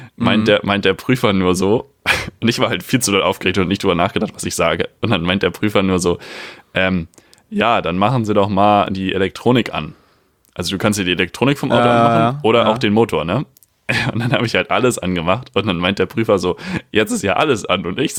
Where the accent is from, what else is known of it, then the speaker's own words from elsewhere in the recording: Schleswig-Holstein, Germany; weil ich komme ja aus dem Schleswig-Holstein, dem ländlichen Schleswig-Holstein. Das heißt, die größte Stadt, durch die ich gefahren bin in der Fahrprüfung, hat 30.000 Einwohner.